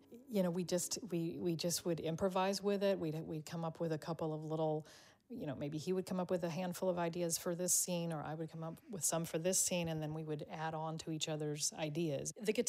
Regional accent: United States; it's a question that every day I ask myself as an American.

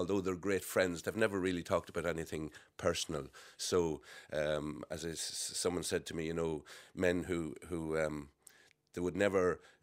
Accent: Connacht, Ireland; Well, I'm from Leitrim, as you said, a very rural part of the country

